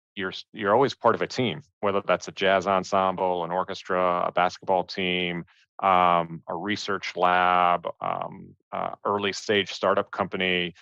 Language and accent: English; New York City, New York, United States; give a shout out to New York, which is where I come from. I grew up in Greenwich Village, which is probably one of the most diverse neighborhoods in, you know, in the city